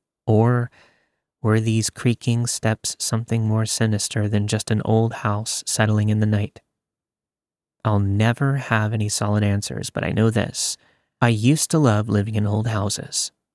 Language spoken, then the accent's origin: English; Texas, United States; moved away as an adult; now in New York, United States; I was born and raised in Texas, but I moved to New York when I was 21.